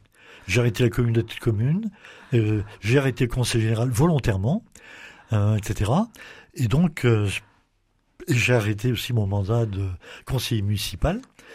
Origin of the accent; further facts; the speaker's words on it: Auvergne-Rhône-Alpes, France; Nous sommes des Beaussaignes, comme on dirait, du côté de Saint-Étienne.